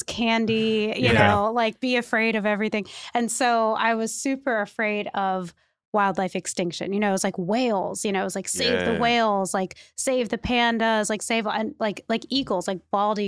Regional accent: California, United States; You know, I was from California.

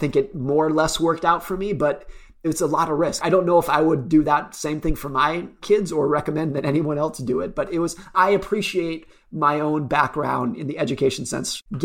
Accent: United States; If there's anything unique about my school years, I grew up around Lake Tahoe.

